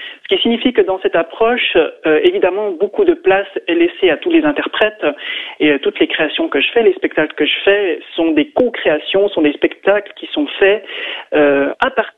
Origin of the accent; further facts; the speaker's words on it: Yverdon, Vaud, Switzerland; Non, oui, c'est vrai, je suis originaire d'Yverdon